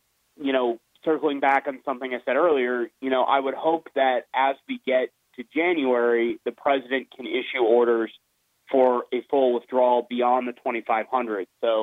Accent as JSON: {"language": "English", "region": "Arizona", "country": "United States", "said": "you have this congressman from my home state, Arizona, Ruben Gallego."}